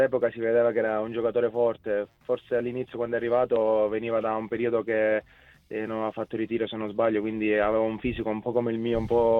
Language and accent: Italian; Calabria, Italy; poi sono calabrese, quindi la famiglia è un po' distante